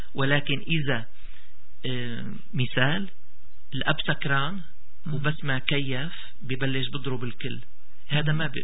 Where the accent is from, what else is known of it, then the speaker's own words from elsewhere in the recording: Syria; نحن عندنا بسوريا